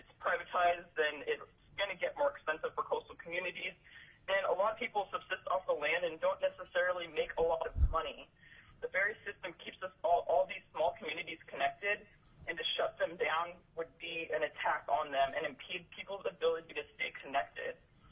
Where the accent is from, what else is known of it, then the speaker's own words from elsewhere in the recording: Fairbanks, Alaska, United States; I'm from Fairbanks. I've been fishing out of Cordova the last 9 years.